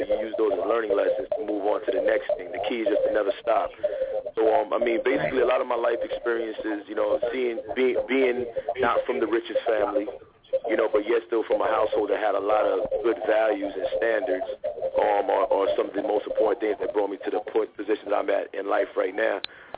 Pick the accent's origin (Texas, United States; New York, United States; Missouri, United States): New York, United States; New York City; I'm one of those dudes that was born and raised in New York City. So, basically, you know, music, hip hop is engraved into my soul.